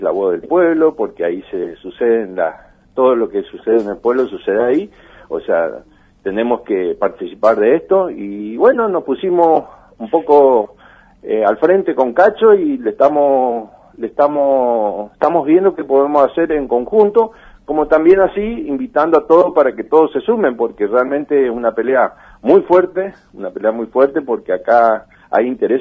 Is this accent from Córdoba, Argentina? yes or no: no; Puerto Iguazú, Misiones, Argentina; porque somos de Iguazú, siempre nos pasa lo mismo